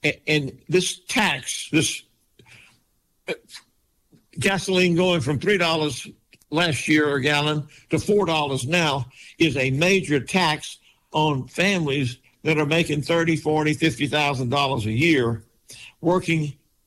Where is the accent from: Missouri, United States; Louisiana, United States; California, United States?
Louisiana, United States; New Orleans; Trump is like I grew up down there in the New Orleans area.